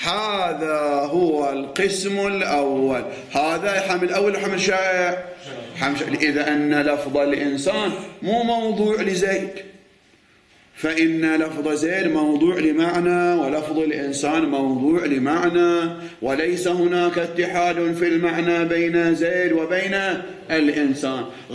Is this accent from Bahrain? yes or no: yes; Bahrain; إحنا عندنا في البحرين عندنا أدبي علمي تجاري صناعي.